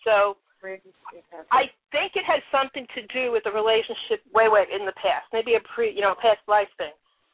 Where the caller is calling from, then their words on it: Connecticut, United States; I'm from Connecticut.